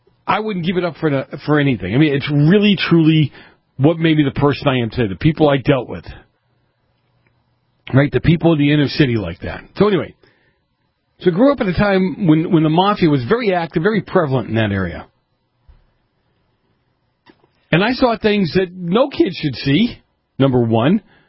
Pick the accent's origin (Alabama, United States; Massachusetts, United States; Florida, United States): Massachusetts, United States; Boston; I grew up in Boston, in the north end of Boston.